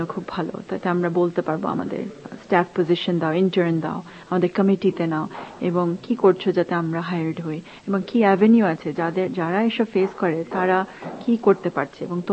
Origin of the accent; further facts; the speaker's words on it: Bangladesh; now in United States; অনেক দেশের মানুষ, আমাদের আফ্রিকান আমেরিকান মুসলিম আছে, পাকিস্তানি ইন্ডিয়ান মুসলিম আছে, আমি বাংলাদেশি